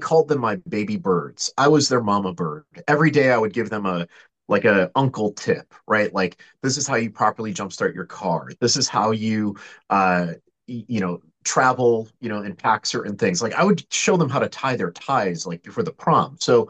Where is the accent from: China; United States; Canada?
United States; New England; I guess starting from the very beginning, I grew up in New England, had an amazing family life, the youngest of three kids.